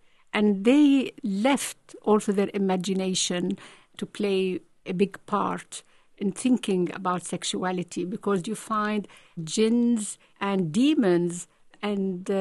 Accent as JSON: {"language": "English", "town": "Beirut", "region": "Beirut Governorate", "country": "Lebanon", "tie": "born or raised there", "said": "Well, I grew up in Beirut, Lebanon, and all the characters around me, especially women, were very crafty and very intelligent"}